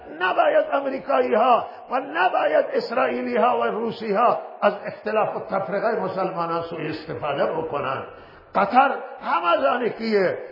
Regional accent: Iran; اگر بگیم مسلمانیم همه ما مسلمانیم، اگر بگیم ایرانی همه ما ایرانی هستیم.

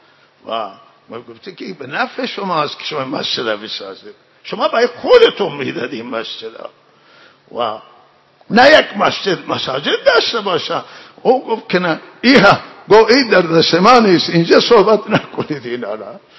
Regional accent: Iran; همه ما ایرانی هستیم

